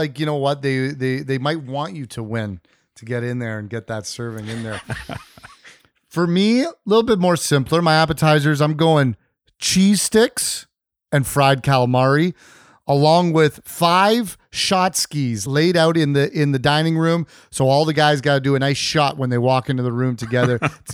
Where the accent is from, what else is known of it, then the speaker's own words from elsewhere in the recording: Canada; I mean, I'm Canadian, so you got to bring a little bit of Canadian flair to your meal